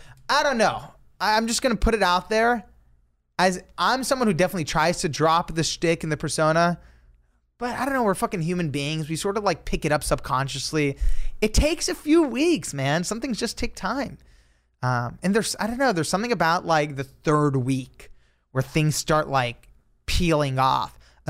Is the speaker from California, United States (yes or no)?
yes; Los Angeles, California, United States; I was, you know, born and raised in Los Angeles. This is where I currently live.